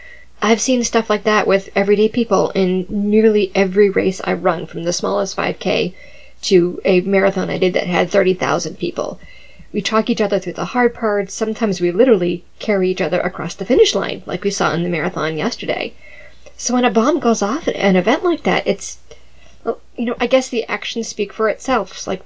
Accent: Massachusetts, United States; I'm a local girl. I was born and raised in the Boston suburbs.

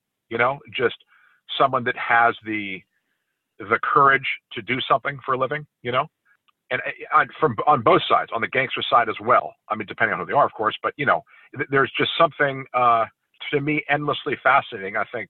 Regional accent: California, United States; growing up in California, there's so many, as you know, there's a huge military presence, as you know.

